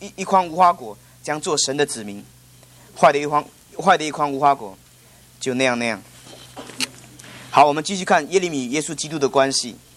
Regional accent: China; first language Cantonese; Chinese is a second language; 对不起，我这是广东话的语法

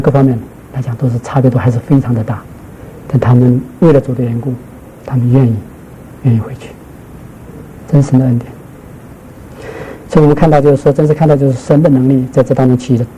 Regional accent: Shanghai, China; accent: Shanghainese; 我们上海话叫做不识相，就是不大识相

